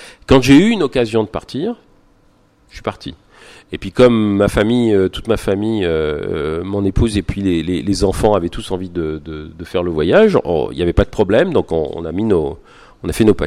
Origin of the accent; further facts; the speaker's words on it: France; moved away; Non, j'ai pas quitté la France par rejet de la France, j'ai quitté la France parce que je voulais enseigner.